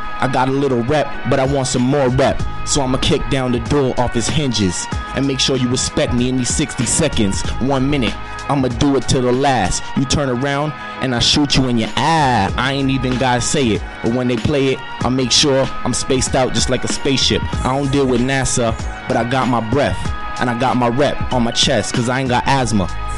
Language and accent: English; Montreal, Quebec, Canada; You know, in certain neighborhoods like me, I'm from Elmhurst, St. Jack Street, NDG, you know